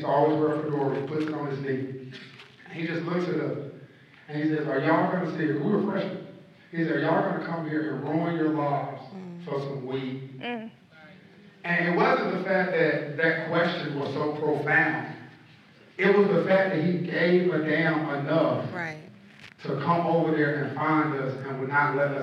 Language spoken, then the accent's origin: English; Greensboro, North Carolina, United States; And I'm from Greensboro, so I didn't want to go to A&T. So I came to Winston-Salem State.